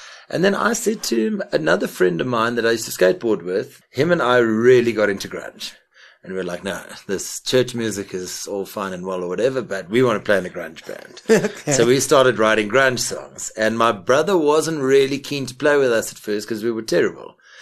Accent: Maltino, Eastern Cape, South Africa; I grew up in Maltino in the Eastern Cape, and we were coming to visit family in Joburg.

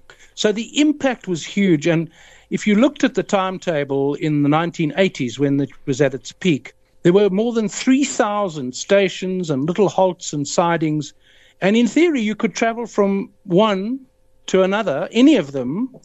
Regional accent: KwaZulu-Natal, South Africa; the town that I grew up in Natal, was it a Natal Escort, which had a little branch line to Wienen in the Natal Midlands.

